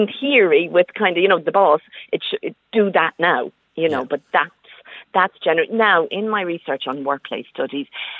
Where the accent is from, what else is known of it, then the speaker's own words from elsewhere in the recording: County Cavan, Ireland; Or they made a good Cayley, because I'm from Cavan, and that would be something that would be a Leitrim.